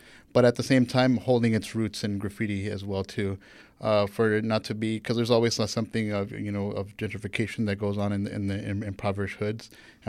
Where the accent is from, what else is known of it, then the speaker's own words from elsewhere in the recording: Long Beach, California, United States; I'm born and raised in Long Beach, and I've been in L.A. for like the past like 10 years now.